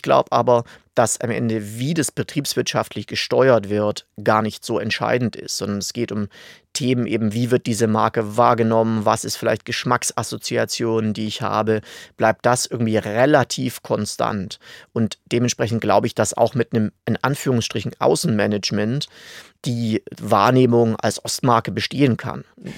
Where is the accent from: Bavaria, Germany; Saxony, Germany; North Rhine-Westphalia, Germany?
Saxony, Germany; In meinem Heimatgebiet, ich komme aus Südostsachsen, aus der Oberlausitz